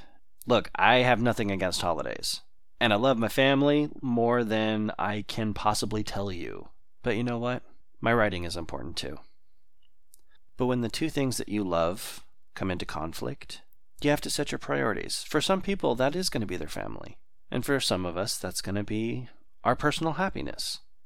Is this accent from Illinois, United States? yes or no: no; Austin, Texas, United States; I live in Southern California. I'm from Austin, Texas. Austin is where my family is.